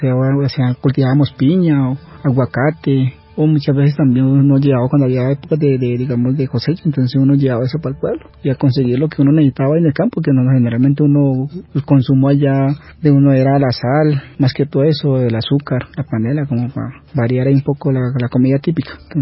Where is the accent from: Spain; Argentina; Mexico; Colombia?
Colombia; Vaupés; yo pertenezco a una familia indígena. Soy del departamento del Vaupés, ahí cerca a la jurisdicción de Mitú, que es la capital.